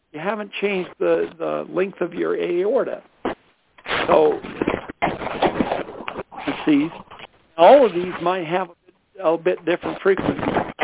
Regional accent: Colorado, United States; I'm from Colorado. That's where I am now.

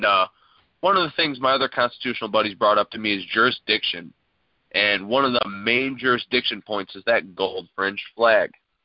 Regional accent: Indiana, United States; I'm from Indiana.

